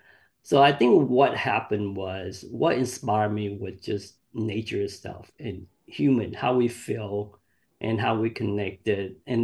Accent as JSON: {"language": "English", "country": "Vietnam", "tie": "born there", "second_language": "English", "said": "my ancestry is Chinese, and I've been through three generations of being refugees."}